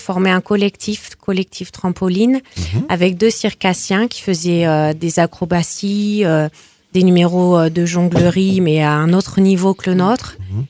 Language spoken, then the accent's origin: French; Salles-la-Source, Occitanie, France; Et moi, de Salles-la-Source.